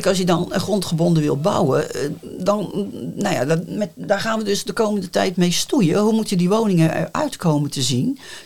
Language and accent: Dutch; Rotterdam, South Holland, Netherlands; now in Sommelsdijk, Netherlands; Ik ben van oorsprong een overkanter. Ik kom uit Rotterdam, maar ik woon hier inmiddels al 37 jaar.